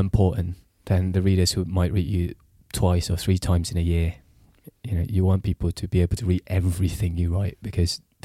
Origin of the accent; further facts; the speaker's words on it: Singapore; now in United Kingdom; I grew up in Singapore